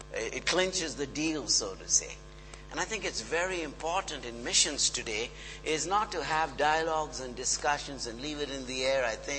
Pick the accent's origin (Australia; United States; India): India; Some of you know I'm from India